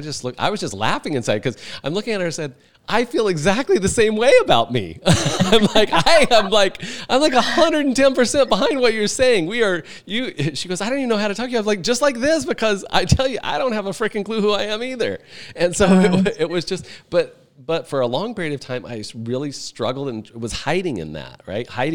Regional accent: Midwest, United States; I've been to gong baths, and I'm from the Midwest.

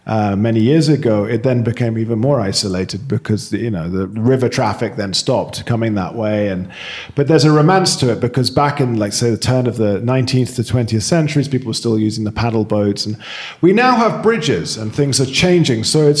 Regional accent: London, United Kingdom; I'm from London.

